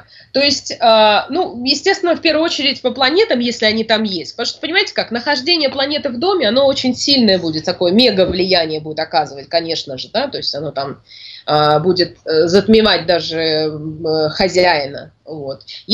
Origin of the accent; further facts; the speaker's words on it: Caucasus, Russia; я с Кавказа, да, то есть это даже культурно-этнически уже другой совершенно район